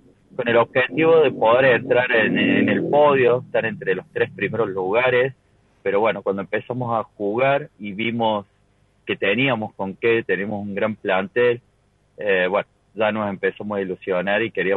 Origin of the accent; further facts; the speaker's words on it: Córdoba, Argentina; en nuestro caso que somos de Córdoba, cada una llegó a sus provincias